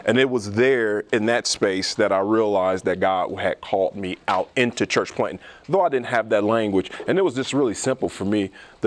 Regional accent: Peoria, Illinois, United States; I grew up in Peoria, Illinois, in the hood. So both of my parents went to prison, three of my four brothers, one of my sisters.

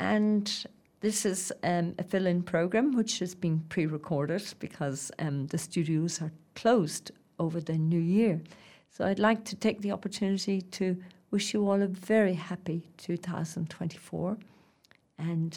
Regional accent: Ulster, Ireland; I come from County Monaghan

